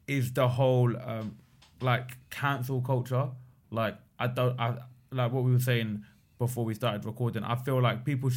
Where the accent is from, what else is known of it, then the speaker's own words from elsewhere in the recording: England, United Kingdom; born there; I was born in England. My grandparents were born in Pakistan.